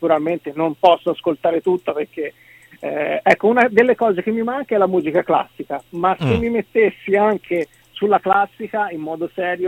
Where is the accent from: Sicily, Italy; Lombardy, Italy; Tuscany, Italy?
Tuscany, Italy; Livorno; born there; Livorno, sai, essendo la mia città natale, dove continuano ad abitare i miei